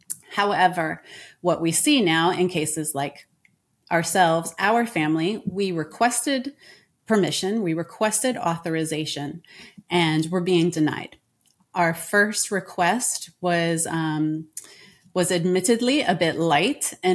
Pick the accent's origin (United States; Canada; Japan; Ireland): United States; now in France; Okay. Well, yes, I am an American.